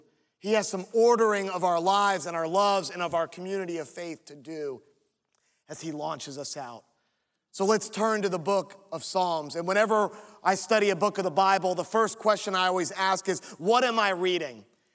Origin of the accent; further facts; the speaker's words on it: Virginia Beach, Virginia, United States; I'm a Mets fan growing up in Virginia Beach with the Tidewater Tides.